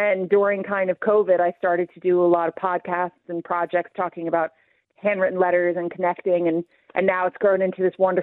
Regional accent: United States; moved away as an adult; now in Ireland; I grew up in the States. I lived in the States. I moved to Ireland in 2018.

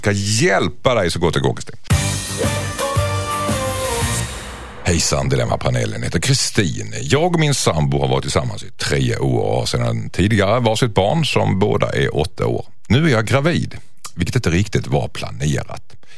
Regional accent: Skåne, Sweden; accent: Skåne; hon är hemma min skånska.

